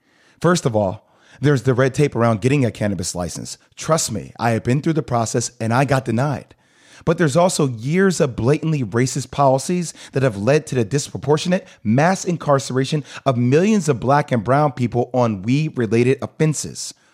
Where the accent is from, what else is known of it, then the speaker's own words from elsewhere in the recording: Plainfield, New Jersey, United States; And I'm born and raised in Plainfield, New Jersey.